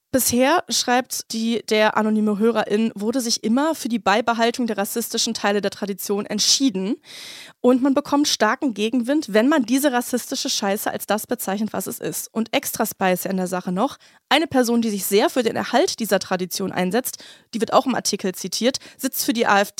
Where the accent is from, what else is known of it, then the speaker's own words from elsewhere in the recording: Brilon, North Rhine-Westphalia, Germany; Ich komme aus Brilon im Sauerland, dem Geburtsort von Friedrich Merz.